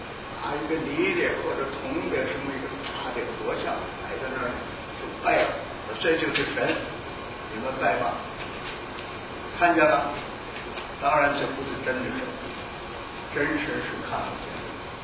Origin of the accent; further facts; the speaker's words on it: China; 我们从中国来的，我们是受着无神论的教育。我过去也是受这个教育